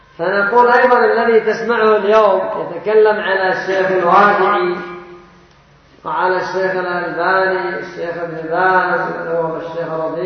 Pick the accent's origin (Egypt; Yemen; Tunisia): Yemen; كذلك عندنا في اليمن بحمد الله في هذا العصر في هذا الوقت مشايخ كرماء